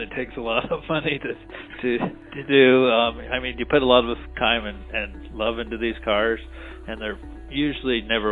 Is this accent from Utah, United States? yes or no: yes; Ogden, Utah, United States; Yeah, I was born and raised here in Ogden.